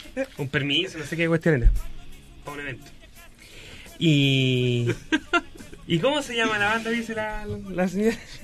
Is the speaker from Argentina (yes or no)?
no; Chile; para nosotros el chileno es el huevón